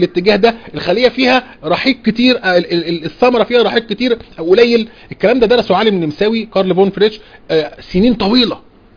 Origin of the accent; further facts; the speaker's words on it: Egypt; طبعا أسبابها عندنا في مصر وفي كثير من البلاد